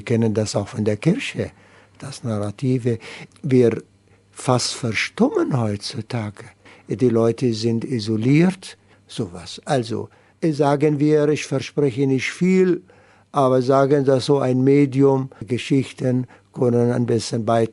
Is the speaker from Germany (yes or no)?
no; Palestine; German is a second language; Ich komme, wissen Sie, aus dem Land, die Wiege der Weltreligionen. Palästina